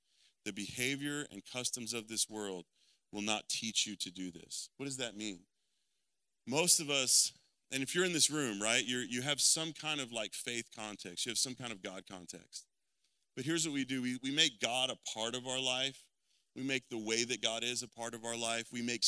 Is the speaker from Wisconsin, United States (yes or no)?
no; Texas, United States; I'm from Texas, right? So we're all kind of in the South. We're very aware of Christianity and culture.